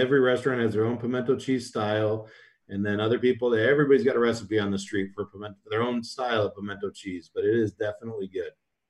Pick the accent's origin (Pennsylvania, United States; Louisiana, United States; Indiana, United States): Pennsylvania, United States; Philadelphia; born there; I was born in Philadelphia.